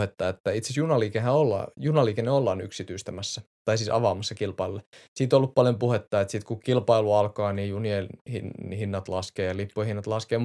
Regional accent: Helsinki, Uusimaa, Finland; born there; Mä oon syntynyt Helsingissä kuitenkin.

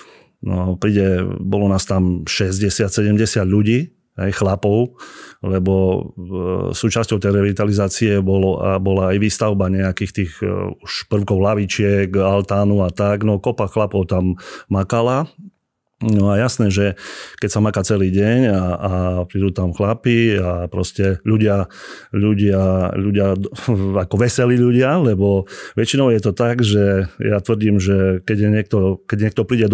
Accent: Trstené pri Hornáde, Košice Region, Slovakia; som z Trsteného pri Hornáde a cez našu obec vedie medzinárodná cyklotrasa

